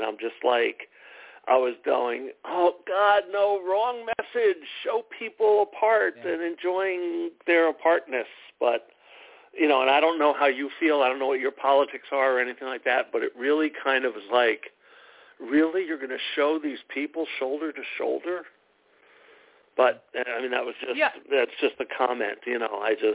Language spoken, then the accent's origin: English; New York, United States; It's like I'm a New Yorker originally, New York Giants fan